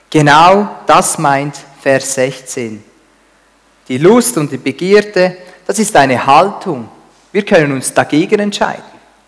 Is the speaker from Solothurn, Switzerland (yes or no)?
yes; Olten, Solothurn, Switzerland; Ich bin in Olten aufgewachsen.